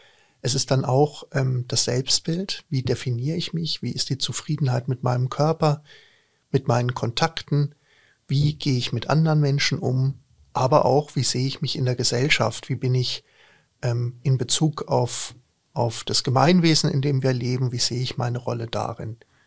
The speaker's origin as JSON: {"language": "German", "town": "Würzburg", "region": "Bavaria", "country": "Germany", "said": "Ich komme aus der Gegend von Würzburg. Das ist in Unterfranken, ein Teil von Bayern. Das ist auch eine Region, die aus meiner Sicht eine sehr hohe Lebensqualität hat. Sehr gutes Essen, Weinregion"}